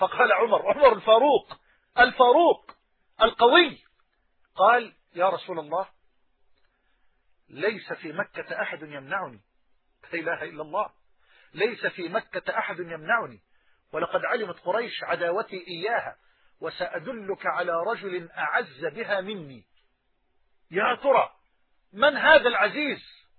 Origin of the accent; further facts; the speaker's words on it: Egypt; بلهجتنا في مصر وقت الأيالة